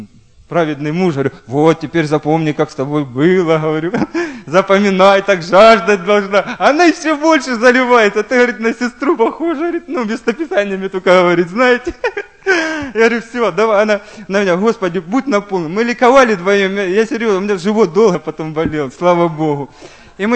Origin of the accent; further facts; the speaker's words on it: Dzerzhynsk, Donetsk Oblast, Ukraine; у нас в городе Дзержинске, мы из Донецкой области